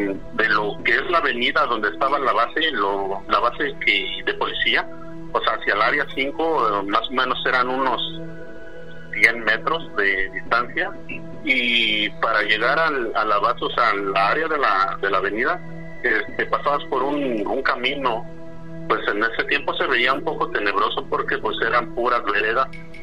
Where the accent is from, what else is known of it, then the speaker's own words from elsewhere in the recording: Tultepec, State of Mexico, Mexico; now in Kansas City, United States; ahorita me encuentro en Kansas City, Missouri. Sí. Pero anteriormente yo, soy originario de Tultepec, México.